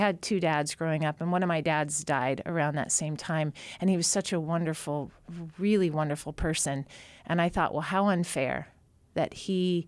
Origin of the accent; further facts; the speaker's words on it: Juneau, Alaska, United States; also born or lived in Seattle / Lake Tahoe; And so I was born in Seattle but raised here much of my early life and bounced back and forth, leaving anytime my mom met another man and made a bad decision. So, but Juneau's a hometown and two hometowns for me. The other one is Lake Tahoe.